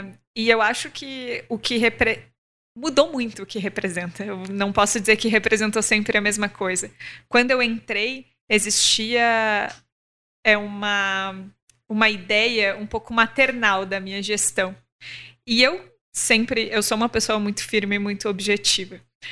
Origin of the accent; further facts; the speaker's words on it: Porto Alegre, Rio Grande do Sul, Brazil; Eu sou de Porto Alegre.